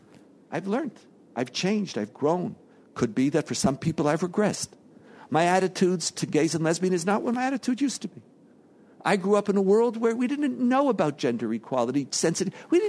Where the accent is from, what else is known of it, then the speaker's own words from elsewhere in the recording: Jerusalem, Jerusalem District, Israel; I grew up in Yerushalayim of the 70s.